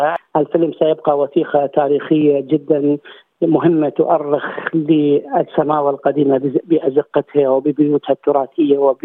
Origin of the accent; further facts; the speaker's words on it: Iraq; عندنا بالعراق